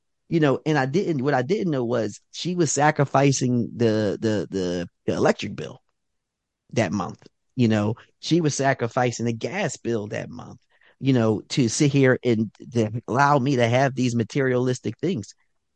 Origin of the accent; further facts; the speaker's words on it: Philadelphia, Pennsylvania, United States; we grew up in North Philadelphia. For those that might know, we grew up in a 3-bedroom, 1-bath row home.